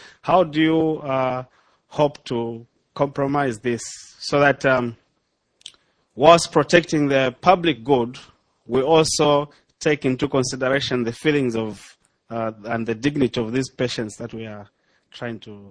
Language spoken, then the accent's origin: English; Zambia; from Zambia.